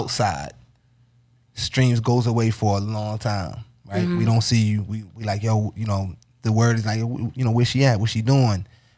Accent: Baltimore, Maryland, United States; Listen, man, I'm from Baltimore, my nigga. I'm from Baltimore, dummy.

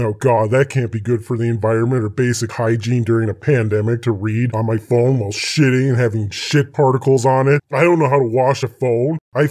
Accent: United States; And I'm an American.

